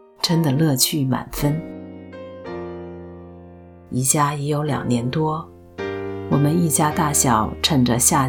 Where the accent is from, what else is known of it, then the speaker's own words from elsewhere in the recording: Hong Kong; now in Canada; 我们也是来自土生土长的原居地香港